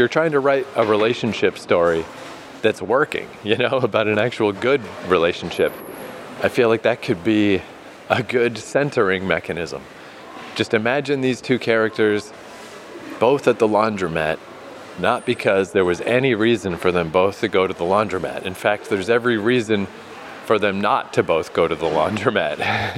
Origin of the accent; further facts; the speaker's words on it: Canada; I'm Canadian, I'll be all right.